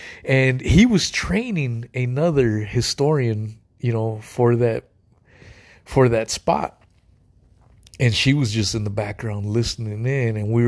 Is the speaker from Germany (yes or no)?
no; West Coast, United States; And in my mind, again, I'm originally from the West Coast. I suppose Florida is the South, but it's a different kind of South. Now I'm in North Carolina and South Carolina and shit, and that's the fucking South.